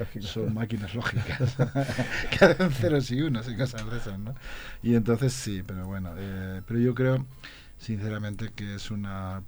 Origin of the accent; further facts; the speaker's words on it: Zaragoza, Aragon, Spain; moved away as an adult; Y me fui a Madrid, de Zaragoza. En aquella época, porque soy de una familia muy humilde